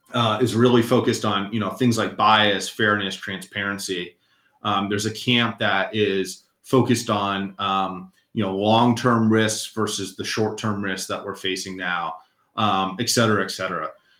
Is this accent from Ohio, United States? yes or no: no; Virginia, United States; also born or lived in Leonardtown; I was born in Leonardtown, Maryland, St. Mary's County, by the base Pax River. My dad was a Navy civilian at that time. And so I was born there, quickly moved to Virginia.